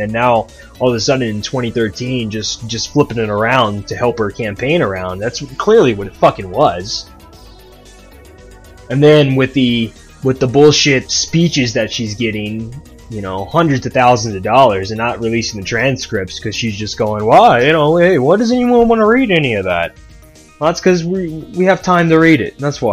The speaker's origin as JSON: {"language": "English", "country": "United States", "tie": "born or raised there", "said": "And growing up in America, I definitely have always looked at the president as someone that I need to respect."}